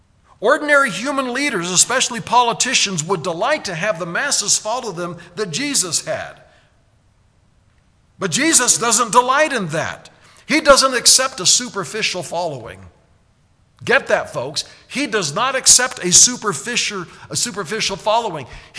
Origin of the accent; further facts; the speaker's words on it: Colorado, United States; I'm from Colorado. I climb mountains.